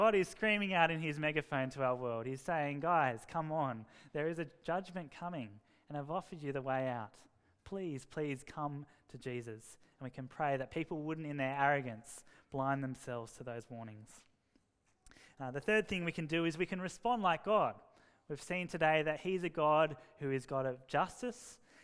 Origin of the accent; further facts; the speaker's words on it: Sydney, New South Wales, Australia; Oh, we're from Sydney. It's a pretty multicultural place in Sydney.